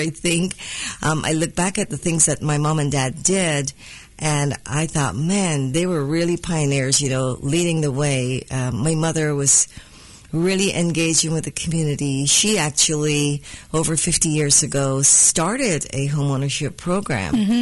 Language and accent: English; Guyana; now in Kansas City, United States; So growing up in a small country, Guyana, in South America, I was very blessed